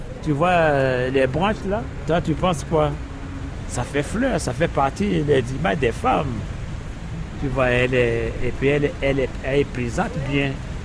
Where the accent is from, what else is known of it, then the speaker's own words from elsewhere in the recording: Côte d’Ivoire; now in Paris, France; Oui, moi, je suis de la Côte d'Ivoire, je sais.